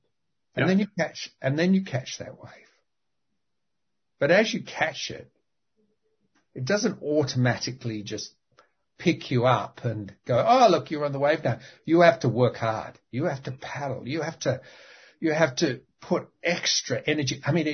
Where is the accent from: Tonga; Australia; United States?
Australia; being Australian, I was fortunate enough to grow up near beaches